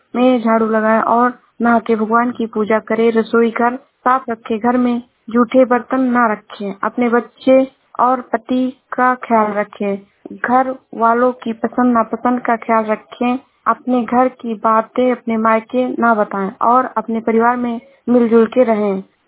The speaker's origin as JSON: {"language": "Hindi", "region": "Uttar Pradesh", "country": "India", "said": "मैं जिला श्रावस्ती से हूँ।"}